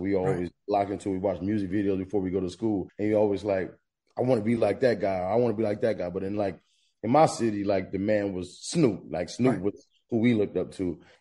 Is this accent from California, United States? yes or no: yes; Long Beach, California, United States; It started in Long Beach. I'm originally from Long Beach